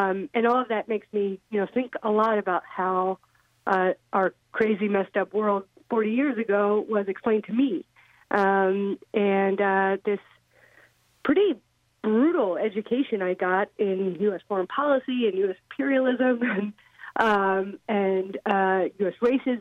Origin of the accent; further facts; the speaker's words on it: Baltimore, Maryland, United States; 90 miles from where we were growing up in Baltimore, Maryland